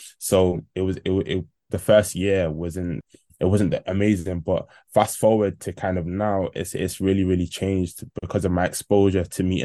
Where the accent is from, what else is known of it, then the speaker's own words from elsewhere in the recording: Manchester, North West England, United Kingdom; I was growing up in an ethnic household. I'm Ghanaian. That's where my roots come from. Although being born and raised in Manchester, my roots were Ghanaian.